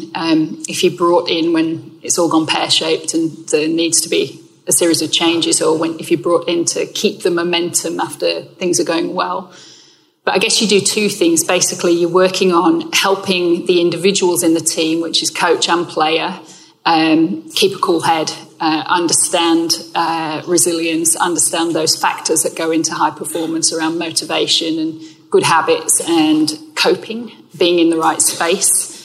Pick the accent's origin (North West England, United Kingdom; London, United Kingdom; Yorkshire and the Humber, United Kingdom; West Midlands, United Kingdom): Yorkshire and the Humber, United Kingdom; born there; also born or lived in Australia / California; I am an English woman born in Yorkshire. I consider myself a global citizen. I've been 20 years in Australia and a couple of years in California as well. So I'm recently back to England